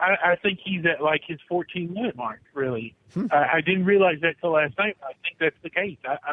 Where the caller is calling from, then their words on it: Chicago, Illinois, United States; from Chicago.